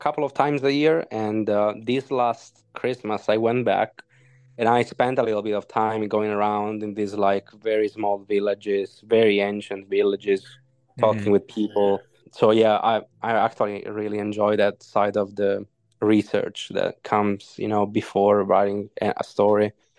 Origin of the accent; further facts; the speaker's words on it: Calabria, Italy; English is a second language; you guys know that I'm from Italy. I'm from a region called Calabria on the southern part of Italy.